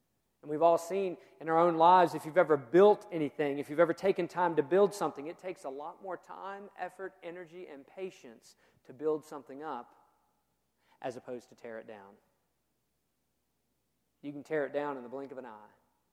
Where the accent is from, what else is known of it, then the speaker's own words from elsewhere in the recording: United States; because I'm an American and I'm a citizen and I'm registered to vote